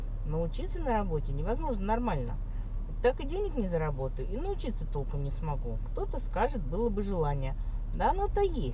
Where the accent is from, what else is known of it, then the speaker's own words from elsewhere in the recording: Kharkiv, Kharkiv Oblast, Ukraine; я из Харькова.